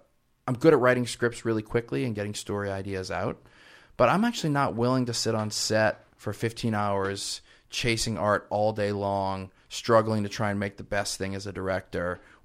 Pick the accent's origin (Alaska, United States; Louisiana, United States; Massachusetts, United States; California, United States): Louisiana, United States; New Orleans; because I'm from New Orleans and we're like the mafia.